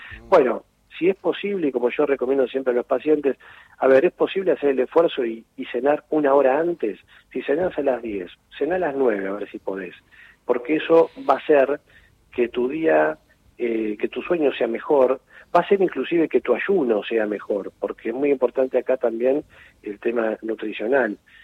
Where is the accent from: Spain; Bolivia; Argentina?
Argentina; nosotros como en Argentina tenemos una conducta que es la nuestra